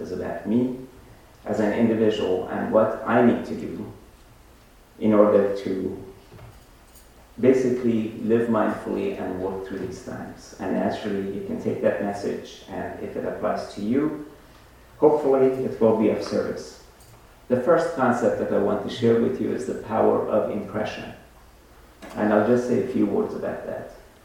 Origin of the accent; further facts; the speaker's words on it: Iran; moved away as an adult; now in United States; I grew up in Iran, and I came here to study as a student almost 4 years ago.